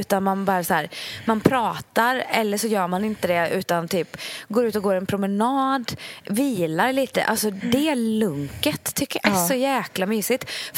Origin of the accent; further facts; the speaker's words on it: Ulricehamn, Västra Götaland County, Sweden; när vi är hemma i Ulricehamn, då är det ju som sagt bara jag, mamma, pappa och David.